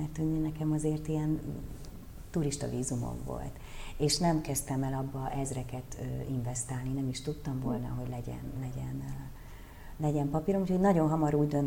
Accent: Hungary; És akkor magyarként egy picit olyan egyszerre olyan magányos érzés volt, tehát nem volt kint annyi magyar, mint amennyi francia mondjuk

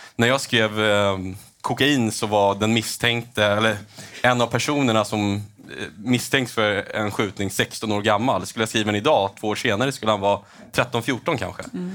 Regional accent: Stockholm, Stockholm County, Sweden; som svensk och som stockholmare så är man ju förfärad över liksom det som sker i stan och i landet.

